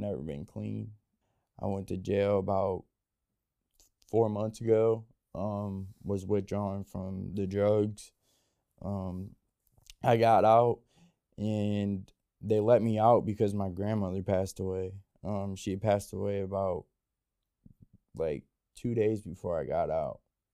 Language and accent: English; Toledo, Ohio, United States; I'm from Toledo, Ohio. I'm 26 years old.